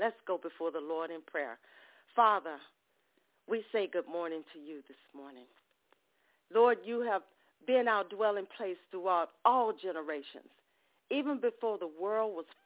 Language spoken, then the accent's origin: English; Ocean Springs, Mississippi, United States; from Ocean Springs, Mississippi, and it's so good to have you all on the call this morning.